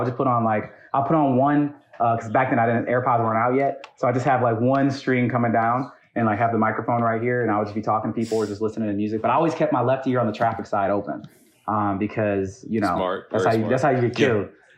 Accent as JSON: {"language": "English", "town": "Flint", "region": "Michigan", "country": "United States", "said": "I think I wouldn't call it garbage, because I'm from Detroit. Or I'm from Michigan and Flint."}